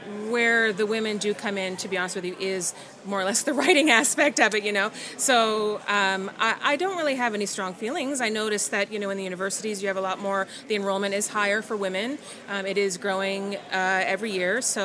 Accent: Canada; So I'm from Canada

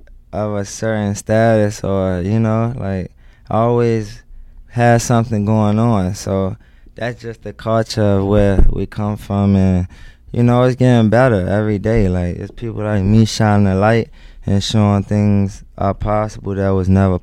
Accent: Washington, District of Columbia, United States; Southeast D.C.

